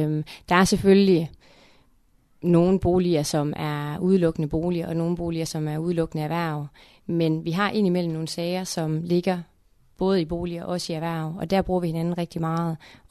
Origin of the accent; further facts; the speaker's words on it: Randers, Central Denmark Region, Denmark; Født og opvokset her i Randers